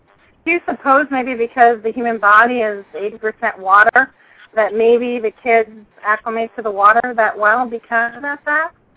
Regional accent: Ponce Inlet, Florida, United States; I'm right outside Daytona. I'm from Ponceland Inlet

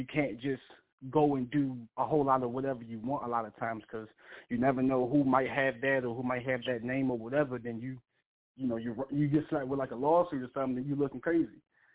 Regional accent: Baltimore, Maryland, United States; I'm from Baltimore.

